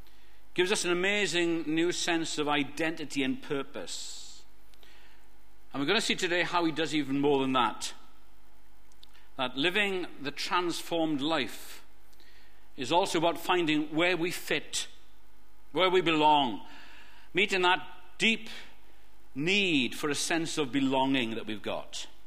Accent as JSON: {"language": "English", "region": "Wales", "country": "United Kingdom", "tie": "born or raised there", "moved": "as an adult", "lives_now": "England", "said": "Because I was born and I was brought up in Wales until I was 18. And then I moved to England, and I've lived in England ever since. And that means I've lived in England twice as long as I lived in Wales. But I still feel thoroughly Welsh."}